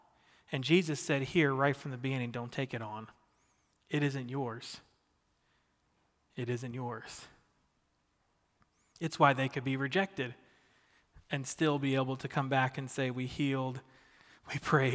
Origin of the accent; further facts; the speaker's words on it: New Jersey, United States; Because I grew up in Southern Jersey, a suburb of Philadelphia, and where everybody was obsessed with the Eagles.